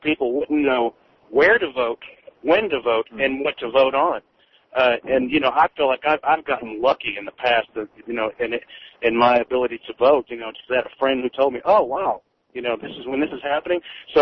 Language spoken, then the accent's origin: English; Texas, United States; I'm from Texas, and I kind of vaguely understand what happened with what Tom DeLay did in restructuring the voting districts.